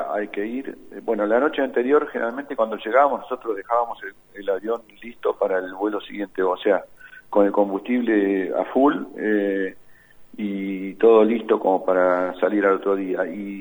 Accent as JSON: {"language": "Spanish", "country": "Argentina", "said": "como éramos argentinos y el avión era de matrícula argentina"}